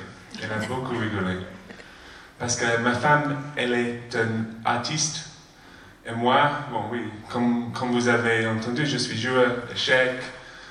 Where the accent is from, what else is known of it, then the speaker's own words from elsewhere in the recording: London, United Kingdom; j'ai grandi à Londres, comme Gérard l'a dit, et mon école c'était un lycée Church of England, un lycée anglican, protestant